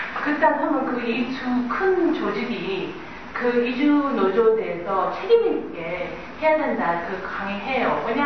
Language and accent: Korean; United States; Korean is a second language; 저는 미국에서 왔어요. … 저 미국이거든요.